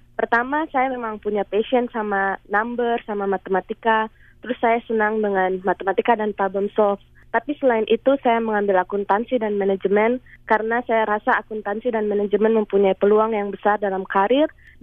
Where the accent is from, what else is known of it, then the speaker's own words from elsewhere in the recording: Papua, Indonesia; Kalau saya pribadi, saya mau pulang ke Papua.